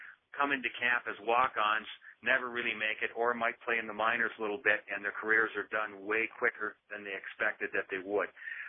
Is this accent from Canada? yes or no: yes; Winnipeg, Manitoba, Canada; I grew up in Winnipeg, but I ended up going to the University of Wisconsin.